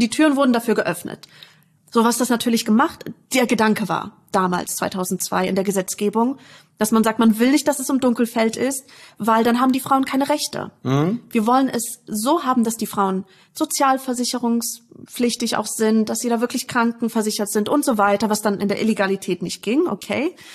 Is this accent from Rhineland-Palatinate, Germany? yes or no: yes; Neuwied, Rhineland-Palatinate, Germany; Ich bin gebürtige Neuwiederin, ich bin hier aufgewachsen